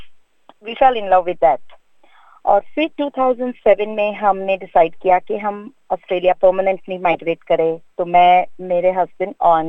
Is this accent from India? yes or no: yes; Gujarat, India; now in Toongabbie, Australia; میں اوریجنلی گجرات کی ہوں، انڈیا سے۔